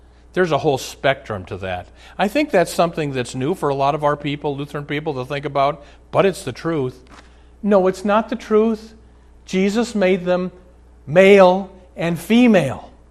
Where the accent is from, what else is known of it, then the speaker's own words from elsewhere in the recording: Omaha, Nebraska, United States; I'm from Omaha.